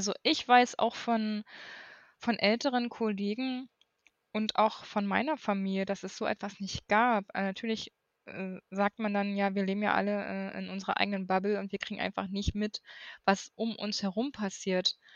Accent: East Germany, Germany; Und nun bin ich ja aus dem Osten.

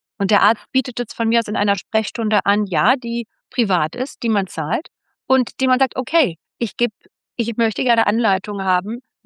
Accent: Berlin, Germany; ich komme aus einer Low-Income-Familie. Ich bin im Wedding groß geworden in Berlin und wir hatten nie viel Geld.

